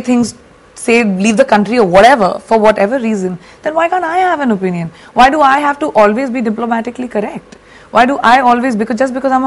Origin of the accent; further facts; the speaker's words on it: India; See, we come from the land of Kama Sutra. Okay, we come from Ajanta and Allura.